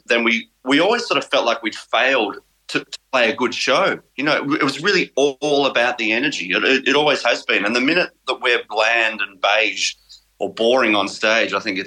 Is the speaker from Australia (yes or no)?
yes; Wheelers Hill, Victoria, Australia; also born or lived in Mount Waverley / Glen Waverley; So I was born in Mount Waverley and then we moved from Glen Waverley to Wheelers Hill, which is where I did all of my schooling.